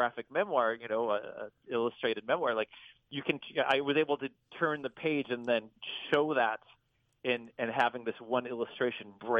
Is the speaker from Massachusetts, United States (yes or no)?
yes; Worcester, Massachusetts, United States; I grew up in Worcester, and sure, like, I went to the beach at Hampton Beach and stuff like